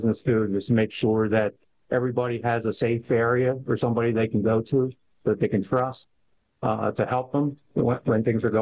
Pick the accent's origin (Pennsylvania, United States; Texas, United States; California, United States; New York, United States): Pennsylvania, United States; Philadelphia; also born or lived in Delaware County; I grew up in Philadelphia, and then later in life, through grade school in the Delaware County, which is the suburbs of Philadelphia. I'm the oldest of four.